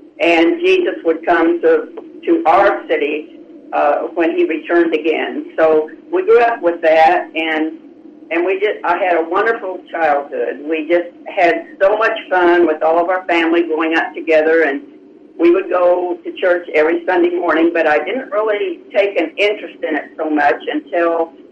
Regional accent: Independence, Missouri, United States; born there; Well, I was born in Independence, Missouri, which is the headquarters of the Reorganized Church.

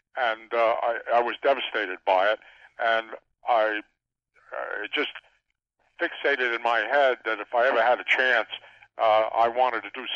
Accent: Forest Hills, New York, United States; Well, I grew up on Long Island, Chris.

